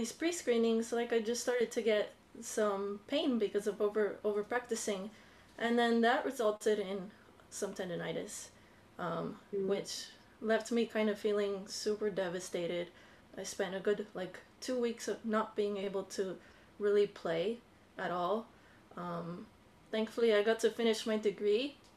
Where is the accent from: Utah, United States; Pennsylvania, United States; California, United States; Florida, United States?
Florida, United States; Miami; I'm from Miami, Florida.